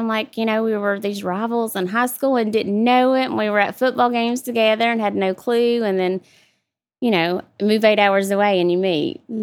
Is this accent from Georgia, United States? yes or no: yes; Cairo, Georgia, United States; actually from a little town, Cairo, Georgia. It's actually Wiggum, Georgia, but it's about 2 hours from my hometown, and we were big football rivals.